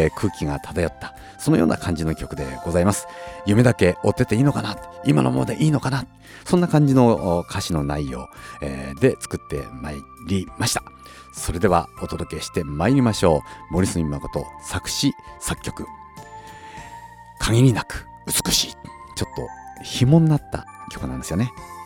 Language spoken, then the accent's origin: Japanese; Chiba, Japan; moved away as an adult; also born or lived in Osaka; 自分はね、生まれたのは千葉県なんですけども、18歳まで千葉県にいて、そしてしばらくこう大阪にいたんですけどもね、やはり生まれ育った家も今ないんですよ。